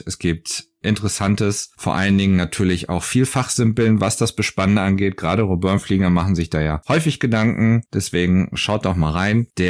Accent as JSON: {"language": "German", "town": "Hameln", "region": "Lower Saxony", "country": "Germany", "tie": "born or raised there", "said": "Ganz in der Nähe der Stadt, wo ich aufgewachsen bin, nämlich Hameln"}